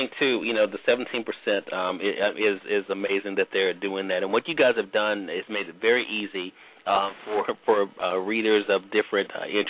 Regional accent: Mississippi, United States; In my home state of Mississippi, where I'm at this evening

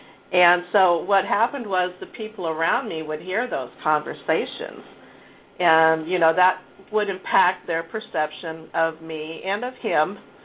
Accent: Vancouver, Washington, United States; On Monday, I started in my hometown of Vancouver

